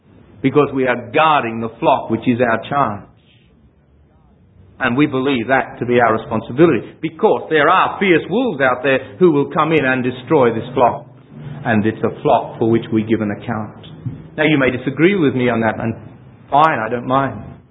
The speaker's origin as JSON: {"language": "English", "town": "Elizabeth", "region": "South Australia", "country": "Australia", "said": "they don't speak with our accent anymore, remembering that we're from Elizabeth and we had a lot of people there with these very peculiar, you know, accents from the old land"}